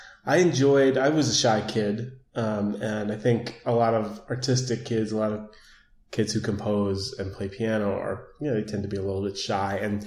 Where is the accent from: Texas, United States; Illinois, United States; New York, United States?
New York, United States; Manhattan; I grew up in Manhattan, and I was in this drama group.